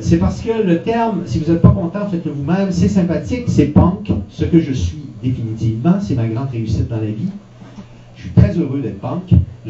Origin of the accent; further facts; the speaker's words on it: Quebec, Canada; Mais c'est normal, on est des Québécois. À tout le moins, j'en suis bien.